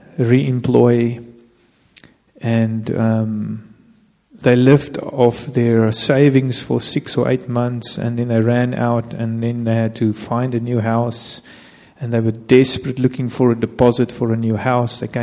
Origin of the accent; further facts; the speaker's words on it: South Africa; born there; It's like I'm a South African. I was born in South Africa. I had no choice.